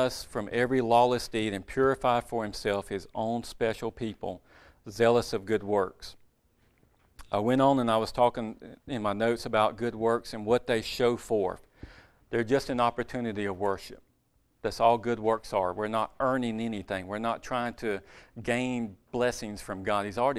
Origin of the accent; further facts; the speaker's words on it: North Carolina, United States; I know it's not proper English, but we're in Caswell County. And I'm from Rockingham County, so it's not much better.